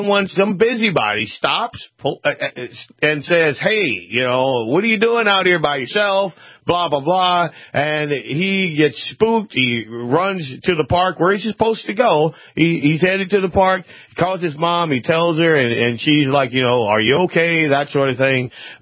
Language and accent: English; the South, United States; And I don't know if it's me growing up in the South, we were always outside.